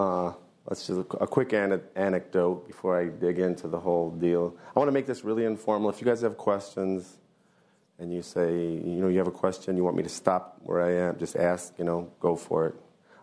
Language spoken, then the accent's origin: English; Kalamazoo, Michigan, United States; born there; I was born in Kalamazoo, Michigan, in a very strict Dutch Reformed household.